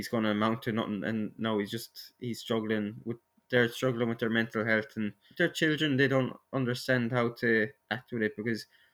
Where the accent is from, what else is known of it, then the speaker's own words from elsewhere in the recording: Munster, Ireland; I'm from Clare, I'm 27 years old.